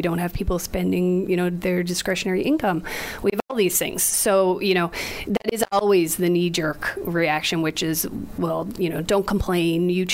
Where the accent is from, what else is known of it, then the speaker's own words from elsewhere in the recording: Canada; one of our, you know, real truisms being a Canadian is education for all